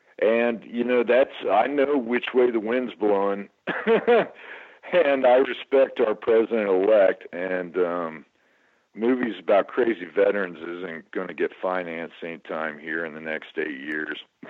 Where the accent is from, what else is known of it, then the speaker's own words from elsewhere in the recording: United States; I said I'm American.